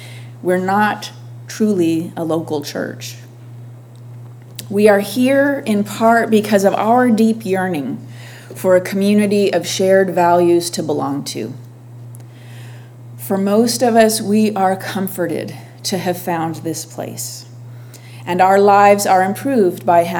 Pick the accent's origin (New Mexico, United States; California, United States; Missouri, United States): California, United States; San Diego; I'm a San Diegan, I'm a Californian, I'm a Unitarian Universalist, I'm an American.